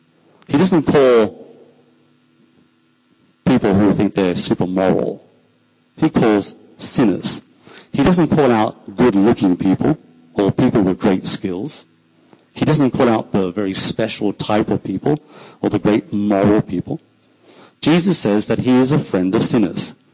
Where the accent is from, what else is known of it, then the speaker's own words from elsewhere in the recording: Australia; So I'm just an Australian, right? As the English people like to say, we're from the convicts or the prisoners, right? So we've got convict prison blood in us, right?